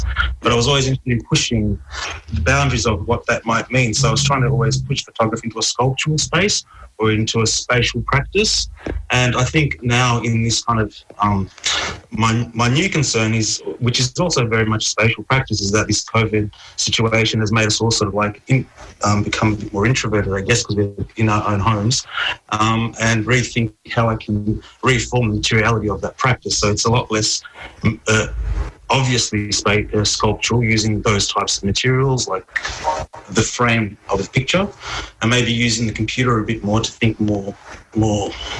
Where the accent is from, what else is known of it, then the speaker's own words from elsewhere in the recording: Melbourne, Victoria, Australia; I'm a Melbourne boy. I grew up in Brunswick.